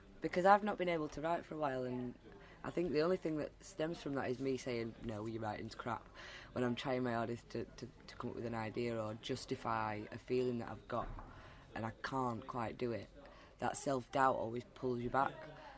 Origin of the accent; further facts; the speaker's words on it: Rotherham, Yorkshire and the Humber, United Kingdom; And I'm a poet from Rotherham.